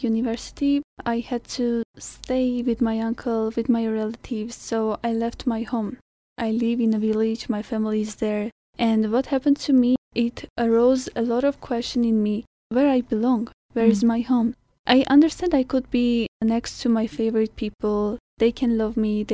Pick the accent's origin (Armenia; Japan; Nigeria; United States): Armenia; Lori; I'm from Lori and I just graduated university